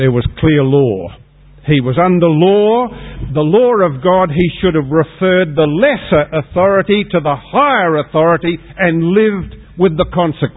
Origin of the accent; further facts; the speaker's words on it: United Kingdom; I'm British and Episcopalian.